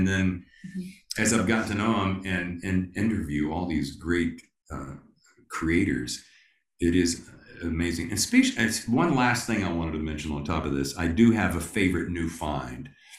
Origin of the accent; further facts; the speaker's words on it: the Carolinas, United States; reminds me of growing up in the Carolinas.